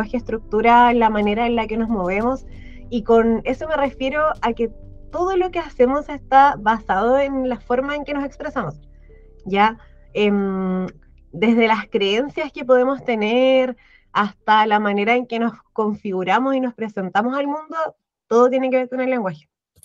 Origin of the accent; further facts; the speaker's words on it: Linares, Maule, Chile; él es de Talca, yo soy de Linares, estamos muy cerquita